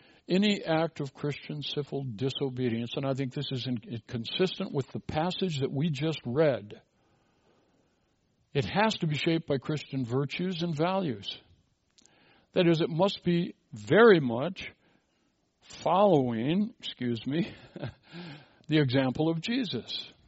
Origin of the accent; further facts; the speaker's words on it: Minnesota, United States; I'm from Minnesota.